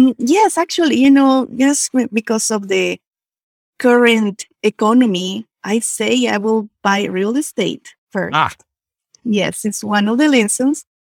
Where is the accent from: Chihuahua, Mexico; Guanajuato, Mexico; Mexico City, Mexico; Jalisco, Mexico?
Guanajuato, Mexico; Yes, I'm originally from Guanajuato. Guanajuato is a state in the middle of the country of Mexico.